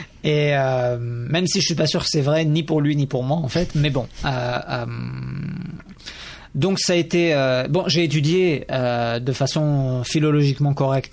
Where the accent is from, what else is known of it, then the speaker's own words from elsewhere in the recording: France; accent: French; moved away as an adult; je suis arrivé avec mon accent français aux États-Unis et les gens m'ont dit ah vous êtes français